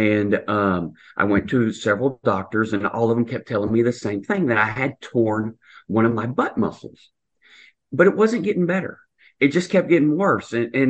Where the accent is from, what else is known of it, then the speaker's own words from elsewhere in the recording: Louisiana, United States; Well, I'm originally from North Louisiana, and so I consider myself a little bit redneck with a bit of Southern charm in there.